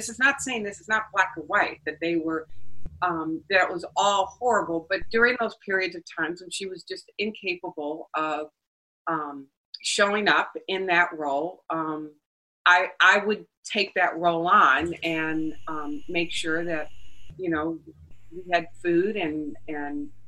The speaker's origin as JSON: {"language": "English", "region": "Wisconsin", "country": "United States", "tie": "born or raised there", "said": "I grew up in Wisconsin, and my dad moved back south to Louisiana, and one by one took kids with him."}